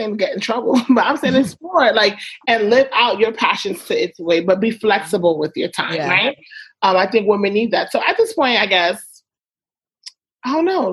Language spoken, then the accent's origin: English; New York, United States; I think growing up in New York, growing up Haitian in New York, let's break it down, right? Growing up Seven Adventist Haitian and in New York, it's a different lifestyle.